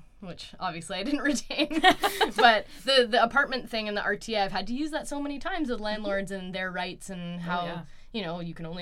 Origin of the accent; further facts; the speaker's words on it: Queensland, Australia; because I grew up on the Sunshine Coast, so it's right mm-hmm. by the ocean.